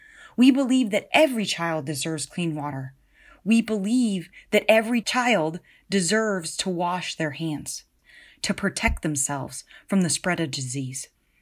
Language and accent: English; California, United States; Projections were showing that 46% of California, my home state, could get COVID-19